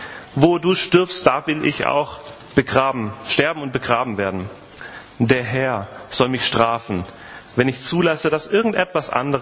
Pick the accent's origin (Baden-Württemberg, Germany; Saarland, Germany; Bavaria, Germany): Baden-Württemberg, Germany; Stuttgart; now in Switzerland; Ich komme aus dem Schwabenland ursprünglich, Stuttgart, und bin seit 10 Jahren in der Schweiz